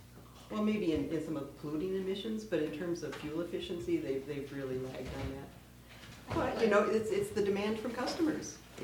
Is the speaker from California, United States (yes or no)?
no; Michigan, United States; And I'm from Michigan, so you know that car is king there, unfortunately.